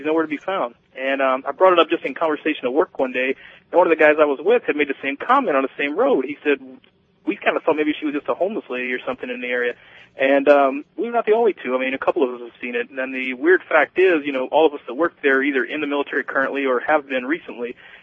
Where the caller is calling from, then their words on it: California, United States; I'm calling from California.